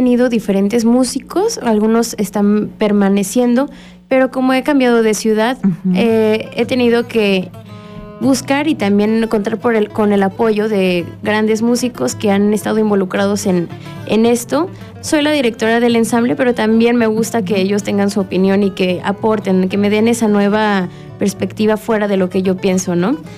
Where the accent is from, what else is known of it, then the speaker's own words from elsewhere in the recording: Monterrey, Nuevo León, Mexico; also born or lived in Xalapa; now in Morelos, Mexico; Y yo no soy de aquí, soy de Monterrey. Me fui a estudiar a Jalapa después de vivir un rato aquí en Morelos